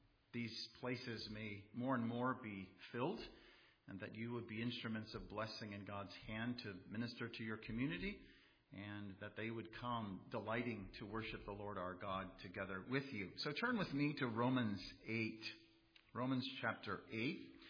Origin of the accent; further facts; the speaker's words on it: Grand Rapids, Michigan, United States; I'm from Grand Rapids.